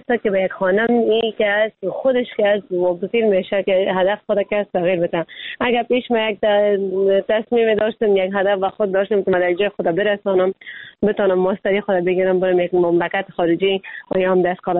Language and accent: Persian; Afghanistan; ما خود ما افغان هستیم